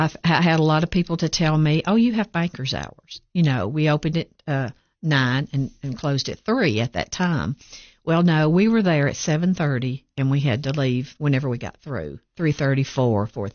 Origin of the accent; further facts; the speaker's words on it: Tennessee, United States; And I grew up, born and raised in Fentress County, grew up there, got in banking at an early age, 21.